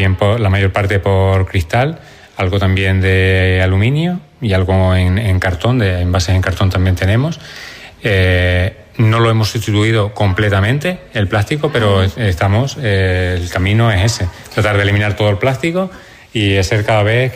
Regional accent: El Hierro, Canary Islands, Spain; Soy del Hierro

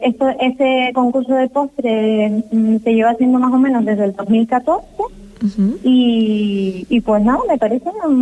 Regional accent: Los Estancos, Canary Islands, Spain; now in Tefía, Spain; Yo no soy de Tefía, soy de Los Estancos, pero llevo en Tefía 1 año y 3 meses.

